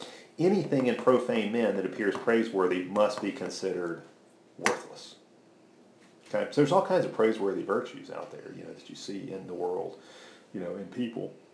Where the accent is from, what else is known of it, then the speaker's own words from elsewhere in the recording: Chicago, Illinois, United States; I grew up in Chicago, where there are all these different suburbs that had kind of their own ethnic character.